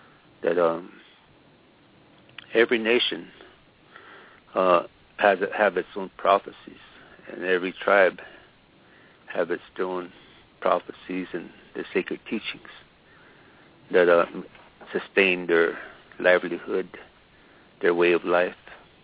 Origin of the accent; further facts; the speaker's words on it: United States; first language Lakota; English is a second language; I'm a Lakota. I speak my language as a young boy. That's what my grandmother told me. And that's my first language.